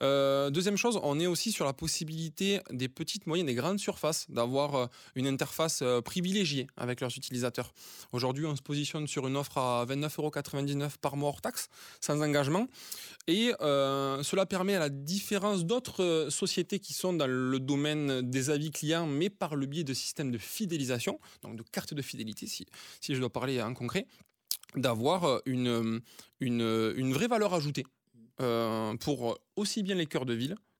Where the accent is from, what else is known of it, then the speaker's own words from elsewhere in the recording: Occitanie, France; J'ai grandi moi sur la Bastille Saint-Pierre. Après, j'ai évolué à lycée Antoine Bourdelle à Montauban